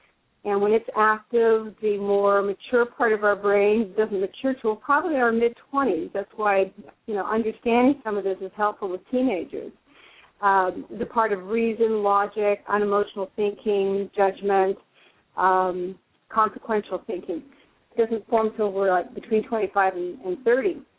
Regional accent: Edmonton, Alberta, Canada; born there; also born or lived in California; Well, I was born in Canada in a place called Edmonton, which is on the same latitude as Siberia.

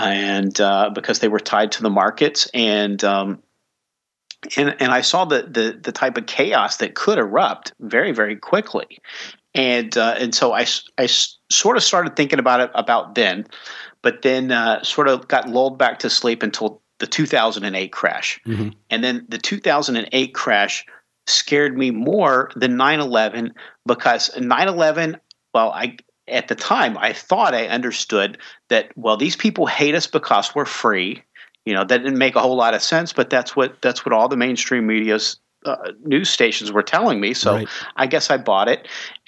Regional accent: Kentucky, United States; I grew up in Kentucky, and both of my grandparents had farms

